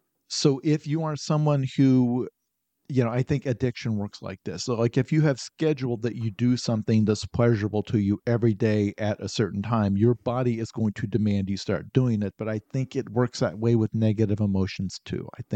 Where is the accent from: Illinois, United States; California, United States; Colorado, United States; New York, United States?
Illinois, United States; In rural Illinois, town of about 4,000 people in southern Illinois.